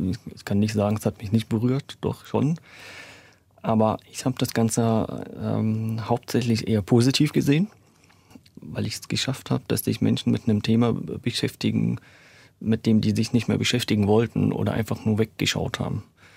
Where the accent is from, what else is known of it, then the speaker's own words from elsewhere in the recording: Damascus, Damascus Governorate, Syria; moved away as an adult; 1979 ging es dann nach Damaskus zurück und ich bin dann 1984 in Damaskus geboren worden, wo ich auch durchgehend bis 2008 gelebt habe.